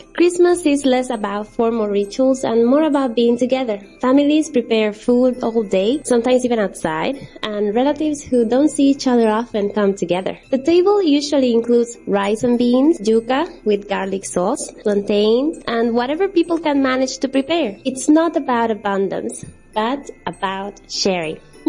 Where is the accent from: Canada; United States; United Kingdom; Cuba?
Cuba; English is a second language; and I'm from Cuba.